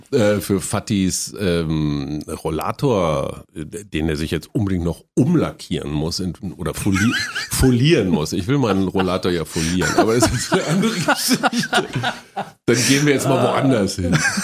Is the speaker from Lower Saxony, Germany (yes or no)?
no; Münster, North Rhine-Westphalia, Germany; Die städtischen Bühnen in Münster, meiner Heimatstadt in Westfalen